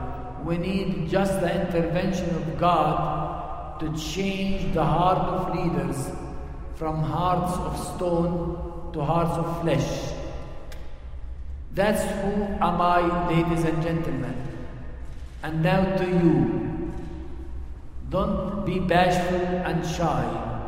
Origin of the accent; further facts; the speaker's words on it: Palestine; first language Arabic; English is a second language; Well, I am a Palestinian. I'm a very proud Palestinian. I'm a Palestinian Arab. My mother language is Arabic. It's with this language that I was brought up. And I am a Palestinian Arab Christian.